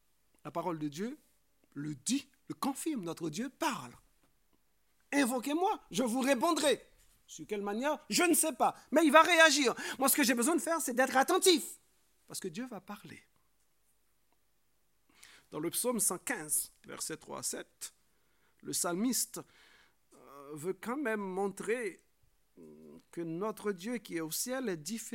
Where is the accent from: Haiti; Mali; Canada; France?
Haiti; mes collègues m'ont appelé … parce que je suis haïtien.